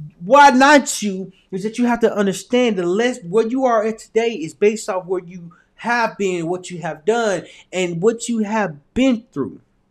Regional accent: Little Rock, Arkansas, United States; moved away; I grew up in Little Rock, Arkansas. Little Rock, Arkansas is a small town. I didn't think it was that small until I left and went to California and went to different states.

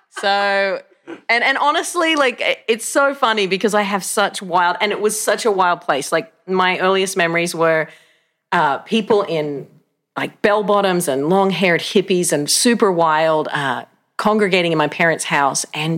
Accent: Australia; I grew up in Australia. I was born in Australia and a pretty great part of the world. It was lovely.

